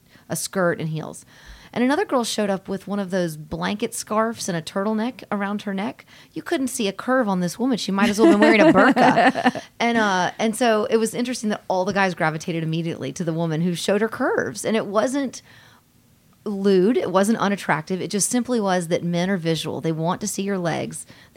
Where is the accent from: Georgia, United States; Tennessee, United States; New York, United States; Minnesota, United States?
Georgia, United States; Atlanta; Oh, yes. I'm born and raised in Atlanta